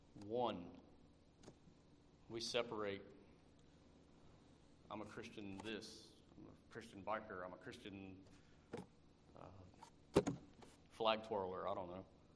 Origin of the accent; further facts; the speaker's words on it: Ireland; I'm Irish. I don't really go around doing Irish things.